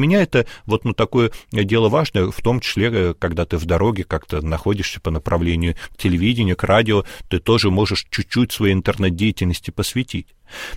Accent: Moscow, Russia; Вот я просто рос в 90-е годы в Москве

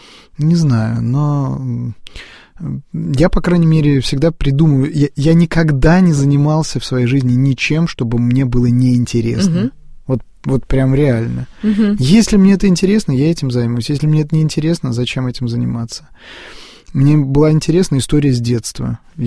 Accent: Moscow, Russia; я коренной москвич, родился на Красносельской, Нижней Красносельской улице

